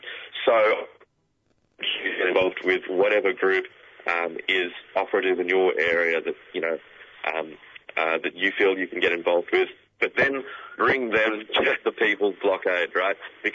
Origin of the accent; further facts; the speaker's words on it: Newcastle, New South Wales, Australia; which is Newcastle Coal Port, my hometown, for 32 hours